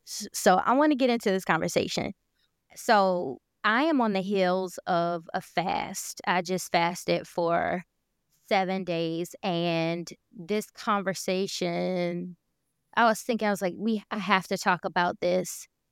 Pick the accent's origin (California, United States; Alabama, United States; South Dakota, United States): Alabama, United States; Birmingham; We grew up together in Birmingham, Alabama